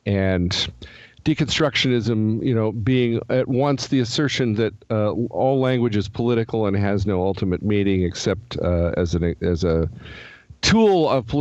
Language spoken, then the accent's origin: English; Seattle, Washington, United States; And I'm from Seattle, which is the least church city and the least church state in the nation.